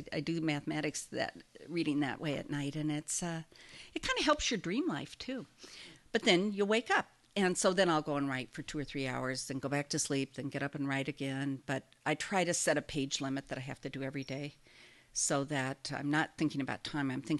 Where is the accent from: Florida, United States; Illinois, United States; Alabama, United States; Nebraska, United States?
Nebraska, United States; Omaha; But then I grew up in Omaha, and nobody ever went west of Omaha either. I think I come from people who don't go anywhere